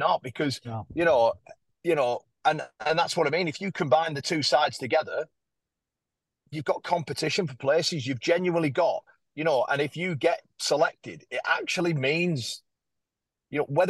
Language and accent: English; North West England, United Kingdom; Because we're tribal people. We're proud to be Cumbrian. You go on holiday, where are you from? Cumbria.